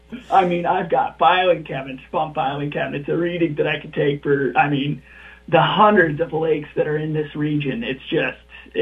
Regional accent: Iowa, United States; moved away; So, you know, growing up in Iowa, that was something we did quite a bit. But then once I moved away, it was few and far in between.

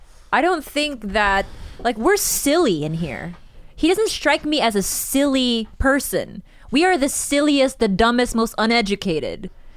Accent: Cebu, Central Visayas, Philippines; It's what I remember most growing up in Cebu.

